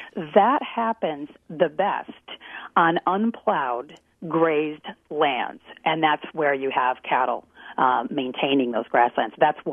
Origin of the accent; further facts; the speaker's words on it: Michigan, United States; and I'm originally from Michigan. I've spent much of my life in the upper Midwest.